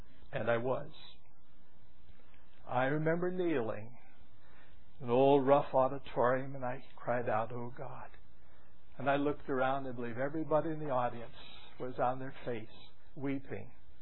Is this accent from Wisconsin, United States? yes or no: no; South Dakota, United States; I grew up in South Dakota and I would take several hundred sheep up to the pasture.